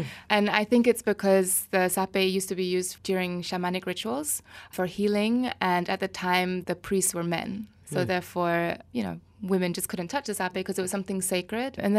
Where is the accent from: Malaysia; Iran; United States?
Malaysia; Kuching, Sarawak; Born and bred in Kuching.